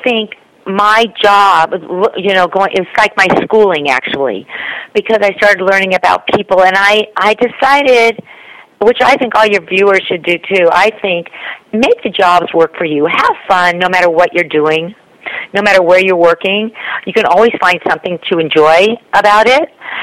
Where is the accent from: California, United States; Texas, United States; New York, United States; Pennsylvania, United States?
California, United States; Los Angeles; I grew up in Los Angeles, so I was around television all the time.